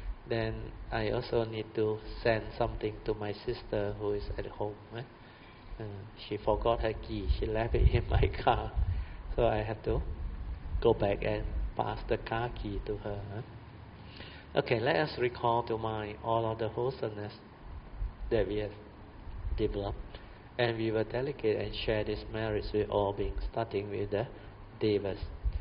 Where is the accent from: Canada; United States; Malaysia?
Malaysia; English is a second language; Then when they come to know that we are Malaysian